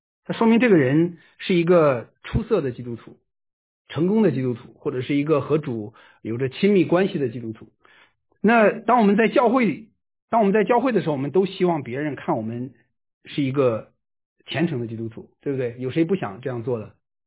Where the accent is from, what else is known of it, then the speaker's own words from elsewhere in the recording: China; 我是在中国大陆长大哈，我的父母都是在国内的家庭教会服侍哈。那我在高中的时候，因为我信主被开除